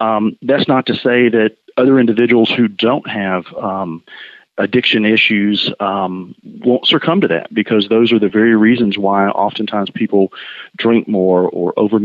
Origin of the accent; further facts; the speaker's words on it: Chattanooga, Tennessee, United States; I'm from Chattanooga. So Cadis is very, very close to me.